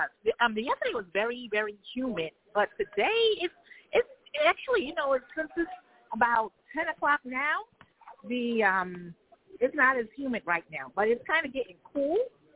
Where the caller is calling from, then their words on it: Brooklyn, New York, United States; I'm calling from downtown Brooklyn.